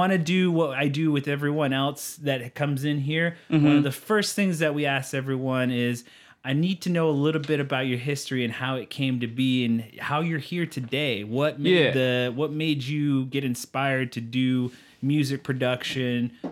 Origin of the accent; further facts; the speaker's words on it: Arizona, United States; I grew up on an Indian reservation. I'm Native American, and that's why I love Arizona. That's why I started this thing, was for the fact that this is my home.